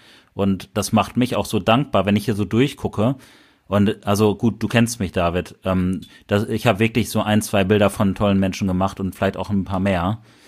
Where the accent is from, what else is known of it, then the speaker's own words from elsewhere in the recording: Bielefeld, North Rhine-Westphalia, Germany; Ach ja, wir kommen aus Bielefeld.